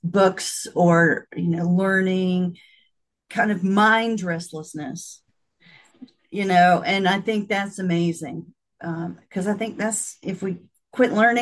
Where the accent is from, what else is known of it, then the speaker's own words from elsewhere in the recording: North Carolina, United States; I grew up in the South in the eastern part of the United States. And not in Florida. I grew up in North Carolina.